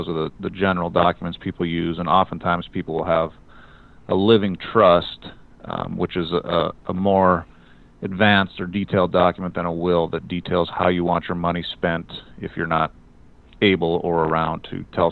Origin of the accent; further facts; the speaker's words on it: North Dakota, United States; now in Omaha, United States; I grew up in North Dakota, and I've been down here down in Omaha about 20 years.